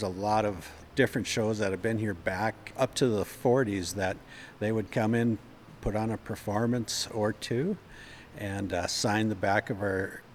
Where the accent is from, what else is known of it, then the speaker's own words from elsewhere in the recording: Taylor, North Dakota, United States; That's right. Born and raised in Taylor, North Dakota. I was gone for about 20 years and moved back and got pretty active in the community again.